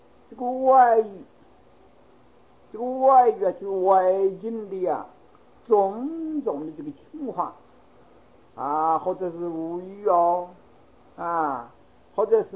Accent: China; 我们中国人也一直说话哟，就是一母生九等子

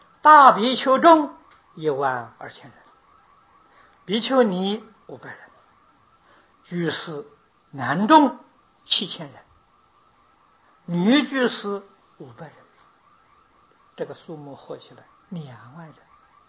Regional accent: China; 我们中国人听释迦牟尼佛用中国话讲的啊

